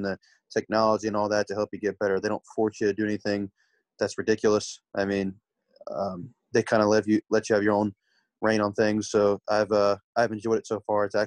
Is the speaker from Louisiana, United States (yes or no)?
yes; Louisiana, United States; now in Biloxi, United States; So I'm from Louisiana originally. I live in Biloxi, Mississippi now.